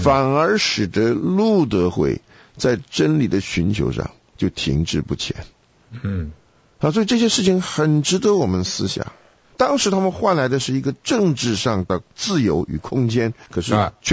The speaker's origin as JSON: {"language": "Chinese", "country": "China", "said": "的需要，每一个从中国来的人都是回头"}